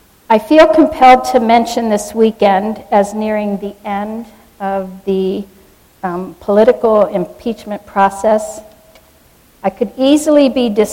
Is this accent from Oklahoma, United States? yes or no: no; Wellsville, New York, United States; And I am from a family with 12 children who grew up in Wellsville, New York.